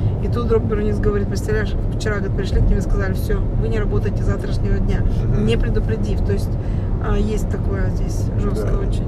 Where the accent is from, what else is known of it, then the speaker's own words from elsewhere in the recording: Russia; А я ей рассказывала, что вот я из Раши, что я там и там была